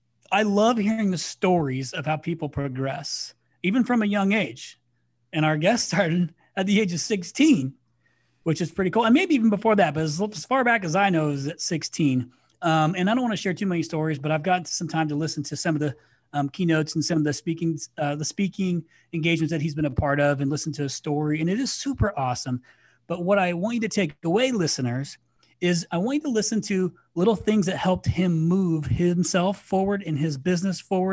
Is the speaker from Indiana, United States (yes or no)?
yes; Indiana, United States; So, listen, I'm from Indiana. It's not really Southern, but if you go down to Southern Indiana, it feels very much Southern.